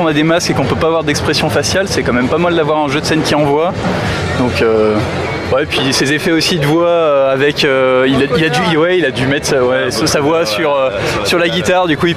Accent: Grenoble, Auvergne-Rhône-Alpes, France; je viens de Grenoble.

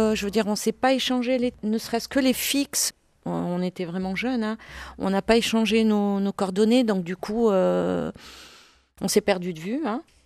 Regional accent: Marseille, Provence-Alpes-Côte d'Azur, France; born there; also born or lived in Algeria; Moi, je suis née à Marseille, ma grande sœur, elle est née à Mostaganem.

